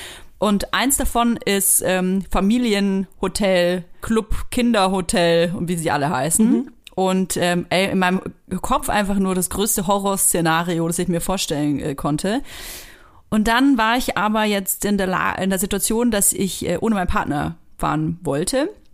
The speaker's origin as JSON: {"language": "German", "region": "Bavaria", "country": "Germany", "said": "ich komme ja aus Franken"}